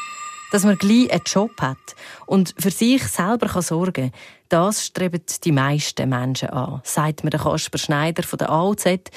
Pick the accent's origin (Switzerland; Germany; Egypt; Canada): Switzerland; Das war mir gar nicht so bewusst gewesen, dass da wirklich das Individuum so Beachtung bekommt bei uns in der Schweiz.